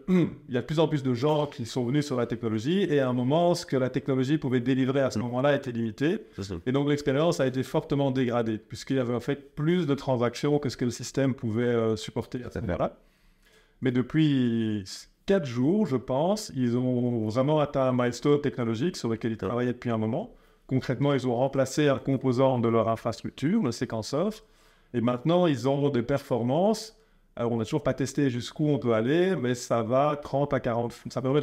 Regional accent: Belgium; j'ai dit 70 parce que je suis belge

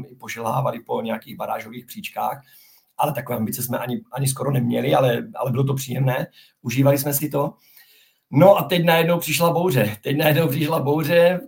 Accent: Zlín, Zlín Region, Czechia; protože pocházím z Moravy, ze Zlína

